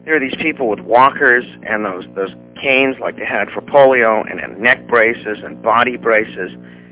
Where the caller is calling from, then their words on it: Rio Del Mar, California, United States; Rio Del Mar.